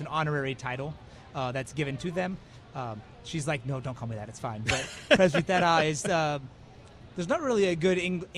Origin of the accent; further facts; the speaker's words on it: California, United States; I am from California.